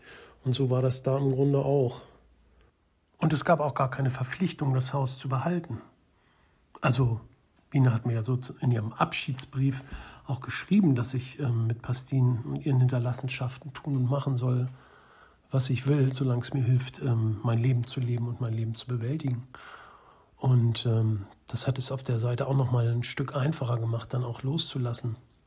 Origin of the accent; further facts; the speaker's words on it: Hamburg, Germany; Also ich mag schon gern in Hamburg sein, als Hamburger ist das irgendwie auch logisch und ist auch eine coole Stadt